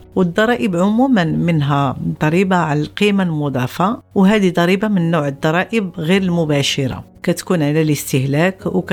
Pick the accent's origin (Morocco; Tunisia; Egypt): Morocco; وهادو كاملين ضرائب عندنا في المغرب